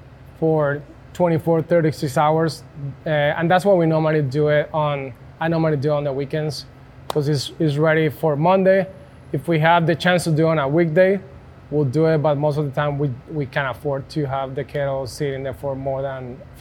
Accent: Colombia; And I grew up in Colombia getting on top of a tree, grabbing guavas and eating guavas at my grandma's farm.

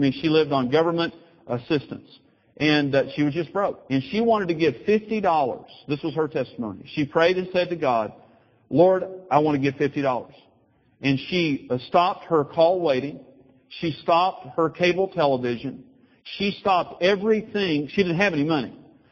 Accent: Amarillo, Texas, United States; Every farmer, because I'm from Amarillo, we have a lot of farmers up there.

